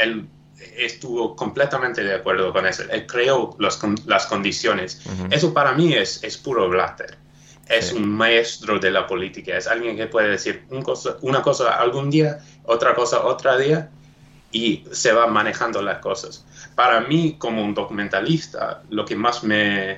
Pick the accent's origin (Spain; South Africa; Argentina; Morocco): South Africa; born there; Spanish is a second language; Por ejemplo, donde nací, yo nací en Sudáfrica. En Sudáfrica sigue siendo un héroe.